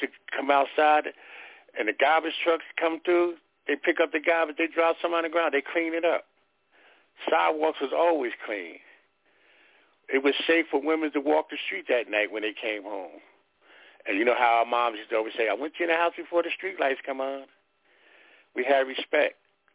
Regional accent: Patterson, United States; It was fun growing up in Patterson.

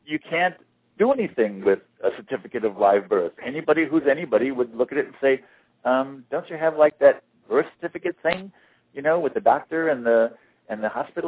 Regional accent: Long Island, New York, United States; also born or lived in Brooklyn; now in Oregon, United States; I was born in Brooklyn. And grew up in Long Island, so I even though I live in Oregon, I have to relate to New York.

